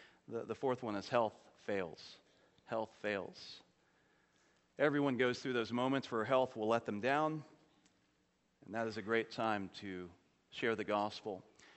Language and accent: English; Jacksonville, Florida, United States; I grew up in First Baptist Jacksonville, a wonderful church.